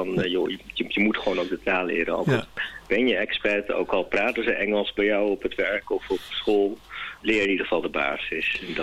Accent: Rotterdam, South Holland, Netherlands; want ik ben een Rotterdammer.

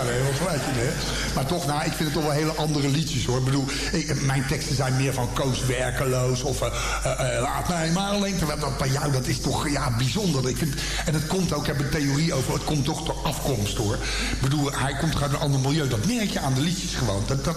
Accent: The Hague, South Holland, Netherlands; born there; Ik ben er ook geboren in Schilderswijk.

